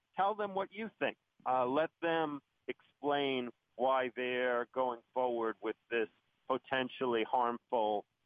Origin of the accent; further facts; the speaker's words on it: Brooklyn, New York, United States; I was born in Brooklyn, so I'm a native New Yorker, and it's been a life dream to be able to run the system in my own hometown